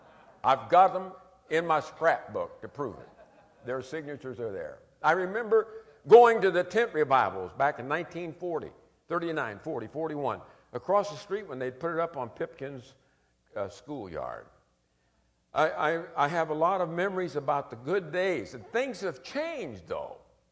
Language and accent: English; Kansas City, Missouri, United States; And I remember growing up in Kansas City